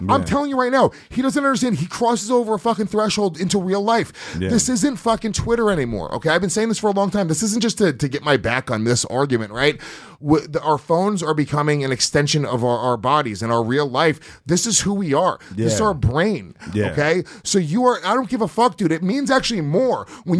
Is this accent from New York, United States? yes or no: yes; New York, United States; I'm saying the Puerto Rican kids that I grew up with in Rockland County, New York, okay?